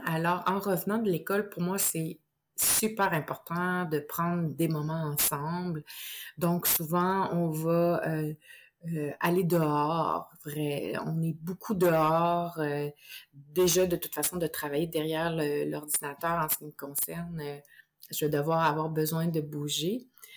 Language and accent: French; Quebec, Canada; je viens de la région des Cantons de l'Est, qui est une magnifique région, si vous connaissez... au Québec, et j'ai eu la chance de grandir là, justement dans un milieu où la nature était très présente